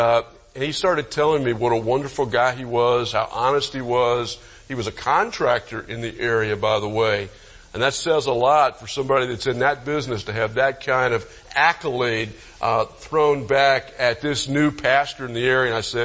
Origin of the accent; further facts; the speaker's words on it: Oak Ridge, Tennessee, United States; also born or lived in Pennsylvania; When I went to Pennsylvania, I came from Tennessee land and right there in the Knoxville area, Oak Ridge.